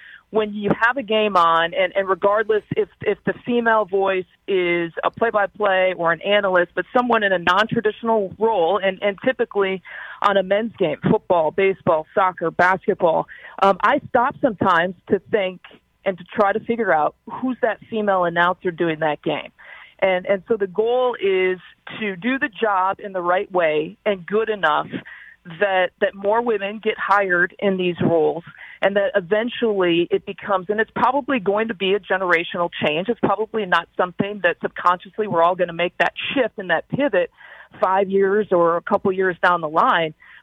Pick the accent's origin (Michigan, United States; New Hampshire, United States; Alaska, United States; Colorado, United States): Michigan, United States; Kalamazoo; I grew up in Kalamazoo, Michigan.